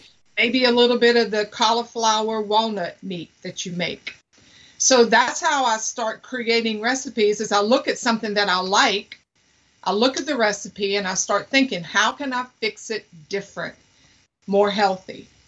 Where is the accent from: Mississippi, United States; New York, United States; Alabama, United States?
Mississippi, United States; also born or lived in Louisiana; I'm from Mississippi and Louisiana. I'm a cook.